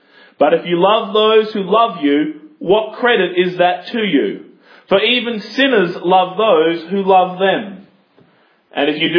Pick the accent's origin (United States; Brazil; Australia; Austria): Australia; And now, as an Australian, my bent is always towards Australian military history.